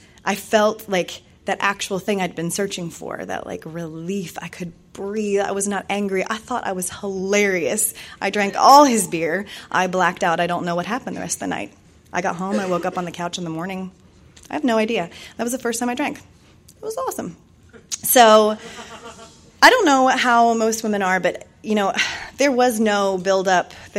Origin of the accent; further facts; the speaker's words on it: Cincinnati, Ohio, United States; moved away; So anyway, I decided I needed to change, that if I left Ohio, which I'm from Cincinnati, woo-woo Ohio, the one Ohio person, if I left there, it would be okay.